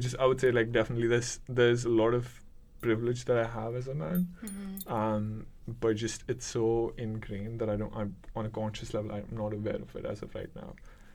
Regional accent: India; first language Hindi; English is a second language; So I'm from India. That's not the place. Like, that's not how India is.

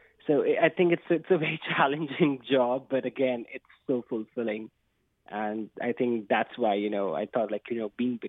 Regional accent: India; growing up in India, I always found writing as a form of great expression for me.

